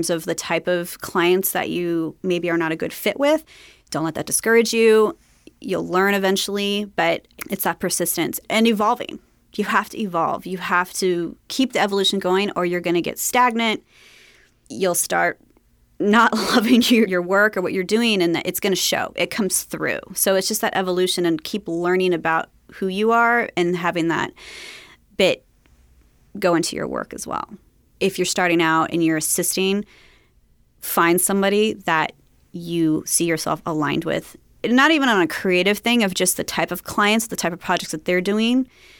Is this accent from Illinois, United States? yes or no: no; Long Beach, California, United States; But also where I grew up in Long Beach. It's, you know, very diverse, luckily diverse community